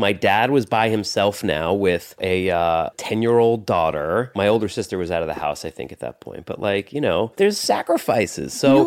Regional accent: United States; Because we grew up right outside New York City, a lot of the other girls, their moms started taking them in and get agents and managers.

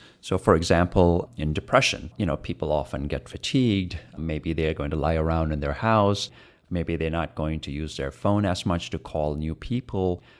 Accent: India; And I'm an Indian growing up in India.

